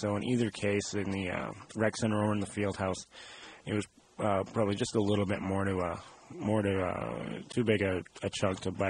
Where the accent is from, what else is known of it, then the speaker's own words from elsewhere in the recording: Canada; I'm from Canada, and that speaks right to my very soul playing outside.